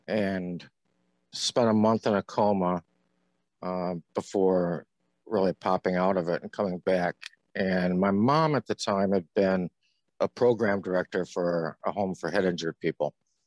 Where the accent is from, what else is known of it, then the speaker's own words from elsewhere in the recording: Michigan, United States; I grew up on Northern Michigan, kitty kitty, and moved to the southern part of the state, kind of traveled the U.S. after graduation, and which led me back to Northern Michigan.